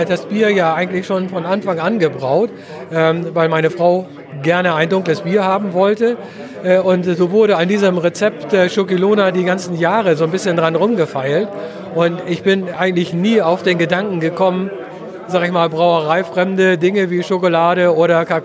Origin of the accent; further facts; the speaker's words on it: Northern Germany, Germany; Und so als Norddeutscher, wo man ja hauptsächlich, naja, macht man einen Pilz, ne?